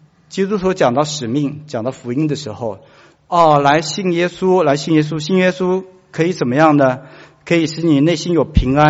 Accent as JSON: {"language": "Chinese", "country": "China", "said": "总算有一个人懂了，我们中国人真的过年就吃饺子。"}